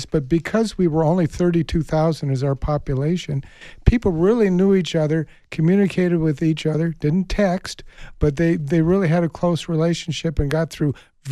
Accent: Phoenix, Arizona, United States; I tell people I'm a Phoenix refugee. I grew up in Phoenix

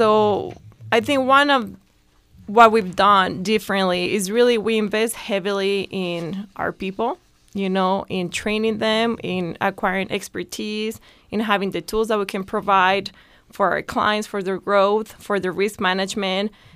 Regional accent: Colombia; Yeah, so I came from Colombia. I played golf at the University of Arizona.

